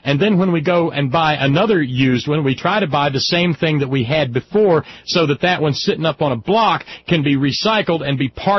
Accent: Scotland, United Kingdom; I'm Scottish, but before that I was some sort of crazed ass Viking.

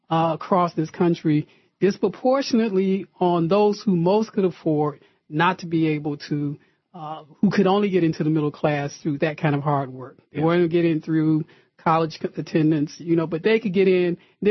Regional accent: Detroit, Michigan, United States; And I grew up in Detroit. And when I came out of high school in the early 70s, I literally was able to walk to the factory and start working

